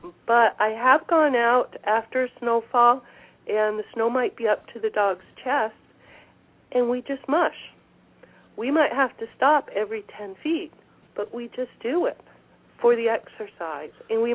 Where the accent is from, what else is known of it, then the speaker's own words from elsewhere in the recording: Maine, United States; moved away as an adult; now in Valdez, United States; Then I jumped into sea kayaking, and this was all while I was growing up in Maine. I was offered a job as a sea kayaker here in Valdez, so I drove across country